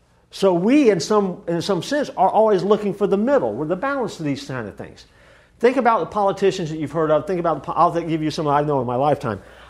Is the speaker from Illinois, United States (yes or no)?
no; Arkansas, United States; I'm a Bubba, I'm from Arkansas, you know, I'm just a good old boy, but I'm different. I've got that Midwestern roots kind of thing going on.